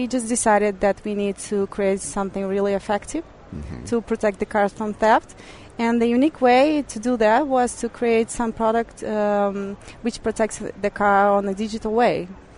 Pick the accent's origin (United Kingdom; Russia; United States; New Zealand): Russia; means in Russian, we are from Russia, it means needle.